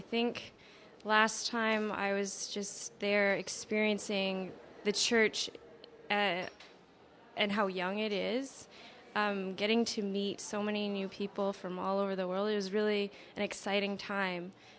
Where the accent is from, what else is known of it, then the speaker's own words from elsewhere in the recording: Vancouver, British Columbia, Canada; I'm from Vancouver, BC.